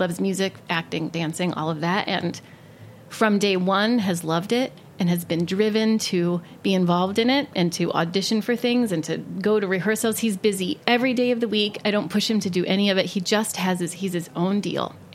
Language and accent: English; Ohio, United States; now in Portland, United States; I'm from Ohio, and when I was getting ready to graduate from college, I was home for the weekend with my best friend, Stephanie